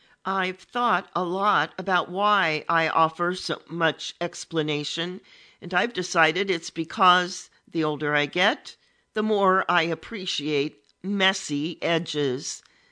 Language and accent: English; Kentucky, United States; now in Cincinnati, United States; I live in Cincinnati, but I'm from Kentucky originally. Northern Kentucky, that is, which is just across the river, so it's different from the rest of Kentucky.